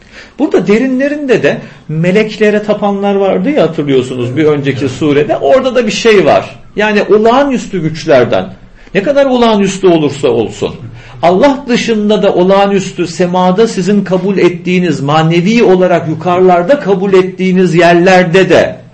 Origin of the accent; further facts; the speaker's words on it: Aegean Region, Turkey; Mesela biz Ege'liyiz. Ege'de bir ifade var.